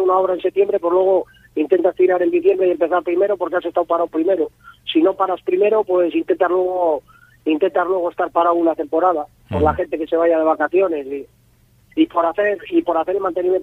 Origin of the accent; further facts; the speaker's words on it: Colindres, Cantabria, Spain; Hombre, yo soy de Colimbres